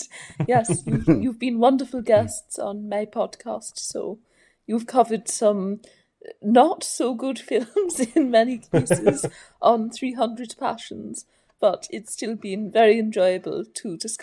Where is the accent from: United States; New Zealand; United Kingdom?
New Zealand; because I'm Kiwi and there aren't that many people who are interested in classic film within my neighborhood